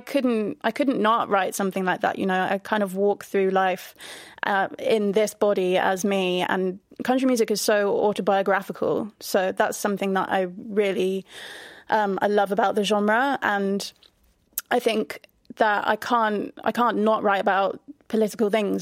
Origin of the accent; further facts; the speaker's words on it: Camden Town, London, United Kingdom; but I grew up in Camden Town. There was music everywhere from all kinds of genres, and I didn't really pick one.